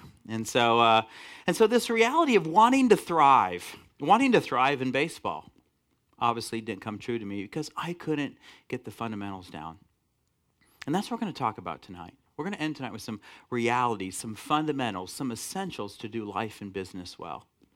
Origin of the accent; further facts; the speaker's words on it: Iowa, United States; And so growing up in Iowa, as a lot of you know who are Iowans